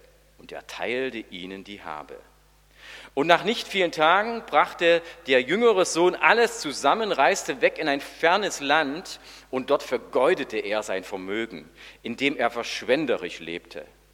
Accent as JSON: {"language": "German", "town": "Oelsnitz", "region": "Saxony", "country": "Germany", "tie": "born or raised there", "said": "Ich bin in Oelsnitz im Erzgebirge aufgewachsen"}